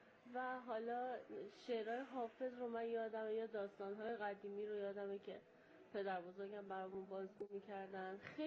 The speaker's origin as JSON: {"language": "Persian", "town": "Mashhad", "region": "Razavi Khorasan", "country": "Iran", "said": "من مشهدی هستم."}